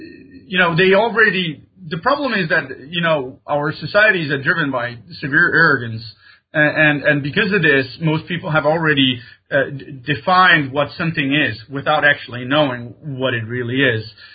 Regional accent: Sweden; I, as I said, I grew up in Sweden, so it was the same kind of feeling.

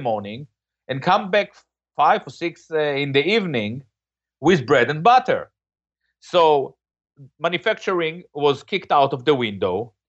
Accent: Boston, Massachusetts, United States; When I was young, I would ask Americans I would meet in Europe, where are you from? And tell them, I'm from Boston.

